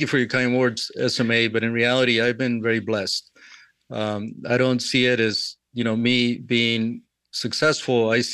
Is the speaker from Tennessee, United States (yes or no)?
no; San Diego, California, United States; I came from San Diego. I'm Mexican-American